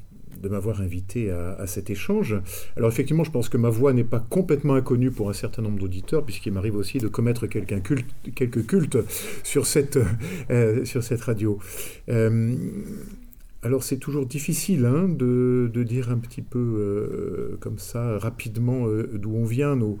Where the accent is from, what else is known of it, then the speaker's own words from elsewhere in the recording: Paris, Île-de-France, France; Alors je venais de Paris, alors, il y avait sûrement des illusions de petits parisiens sur la forêt